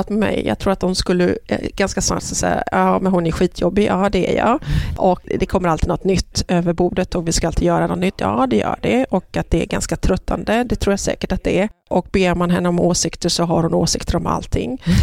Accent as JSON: {"language": "Swedish", "country": "Sweden", "tie": "born or raised there", "said": "när jag var hemma i Sverige så var jag rätt mycket sjuk, så att jag spenderade rätt mycket tid på sjukhus i min uppväxt."}